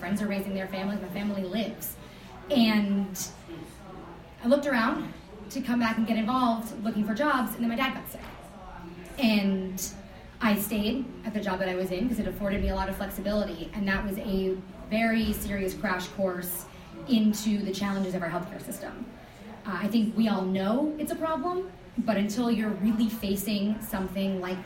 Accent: Saugerties, New York, United States; I'm born and raised in Saugerties, New York. I went to Saugerties High School, public school, and then on to the ILR school at Cornell

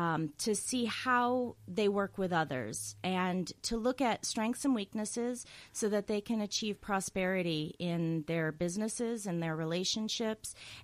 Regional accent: Massachusetts, United States; also born or lived in Arkansas; Well, I'm actually not from upstate New York. I'm from Western Mass, and I've lived all over.

